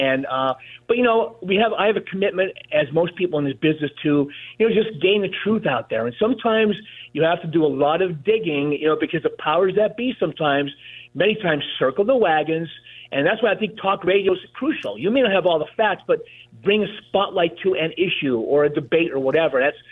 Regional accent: Hazleton, Pennsylvania, United States; Honestly, I'm from Hazleton, as most people know. And I worked in radio.

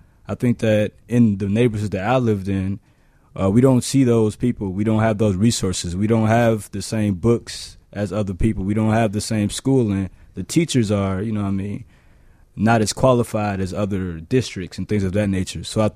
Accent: Chicago, Illinois, United States; From south side of Chicago, affectionately known as the Low End, around Bronzeville area.

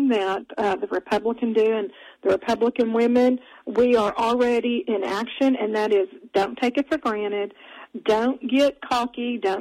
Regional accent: Texas, United States; So I'm a Texas girl, born and raised in Texas, spent my first 20 years in Texas

